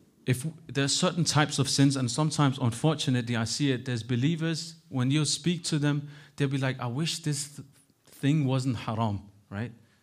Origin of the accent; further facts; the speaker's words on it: Denmark; English is a second language; I was born and raised in Denmark, I've seen worse than that.